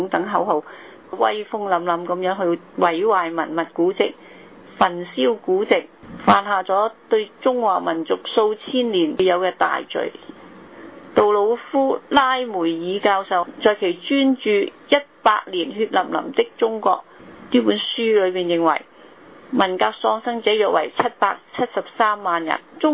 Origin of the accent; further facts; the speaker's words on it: Hong Kong; 我們香港人有沒有吸取到文化大革命的教訓呢？